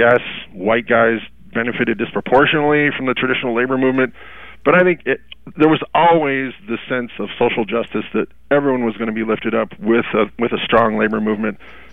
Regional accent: Aurora, Illinois, United States; I'm actually from Aurora, Illinois. I had classmates whose fathers got fired by Reagan from the Aurora.

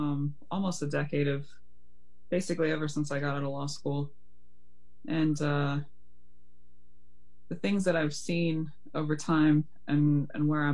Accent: Ontario, Canada; calling you from Anishinaabe territories. I'm an Anishinaabe person. My homeland is actually here. That's where I'm coming from today.

